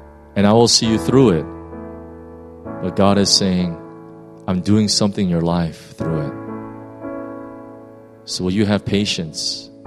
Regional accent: California, United States; I'm from California, and so California, if you know, is one huge desert.

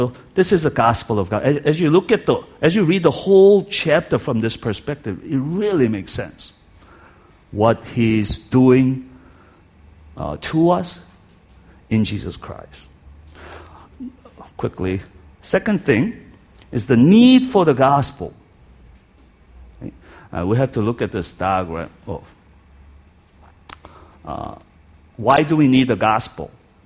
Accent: Champaign, Illinois, United States; I'm hillbilly from Champaign, Urbana here.

